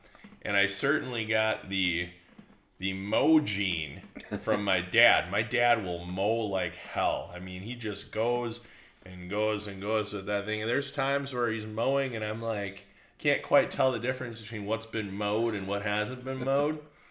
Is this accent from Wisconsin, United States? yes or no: yes; Stevens Point, Wisconsin, United States; I grew up in Stevens Point, just north of Stevens Point in the country